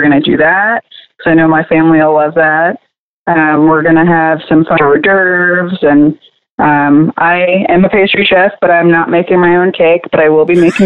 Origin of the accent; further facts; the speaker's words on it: Michigan, United States; also born or lived in Texas; Sure. Well, I was born in Michigan. My mom was born and raised in Houston, and my dad is from Michigan. So my time growing up was spent divided kind of between the two.